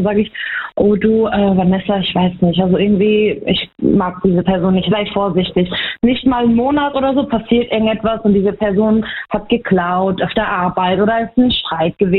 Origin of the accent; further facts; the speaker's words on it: Baumholder, Rhineland-Palatinate, Germany; Ich bin aus der Pfalz, aus Baumholder.